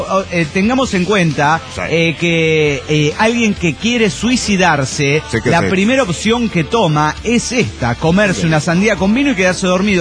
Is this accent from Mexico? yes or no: yes; Oaxaca, Mexico; de Oaxaca, México.